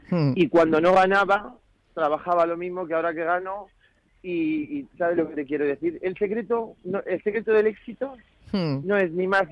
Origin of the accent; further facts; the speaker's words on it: Spain; lo que somos diseñadores españoles nos encontramos con la dificultad de que no podemos competir con las grandes firmas internacionales